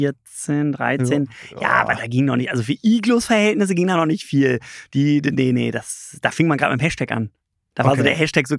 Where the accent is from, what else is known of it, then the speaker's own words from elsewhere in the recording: Cologne, North Rhine-Westphalia, Germany; wir kommen aus Köln, Kölner Familienunternehmen. Das Unternehmen ist auch aus Köln kommen. Wir wohnen oder sind jetzt eben in Hürth beheimatet mit dem Standort. Wir wohnen alle in Köln, ist aber 10 Minuten, ist nicht weit auseinander.